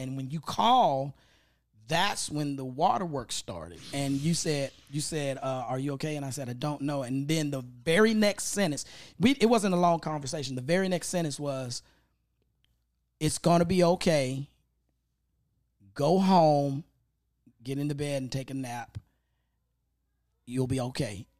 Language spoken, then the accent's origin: English; Memphis, Tennessee, United States; I grew up in Orange Mound, and we didn't really do that.